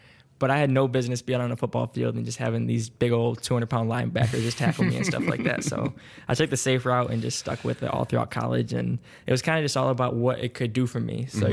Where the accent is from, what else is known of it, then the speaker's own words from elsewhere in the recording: Michigan, United States; I grew up in Michigan.